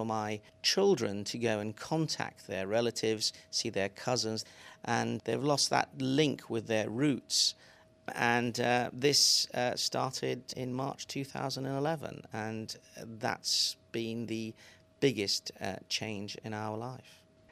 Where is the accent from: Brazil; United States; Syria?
Syria; moved away as an adult; now in Leicester, United Kingdom; I'm originally from Syria, and I'm a consultant orthopaedic and spine surgeon